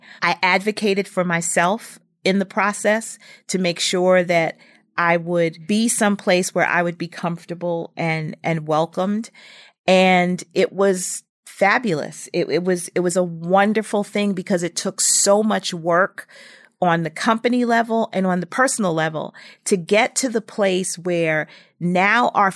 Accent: Brooklyn, New York, United States; he liked the fact that I was from Brooklyn and from his neighborhood.

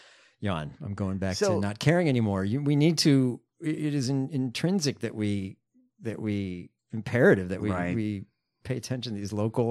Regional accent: United States; I'm an American.

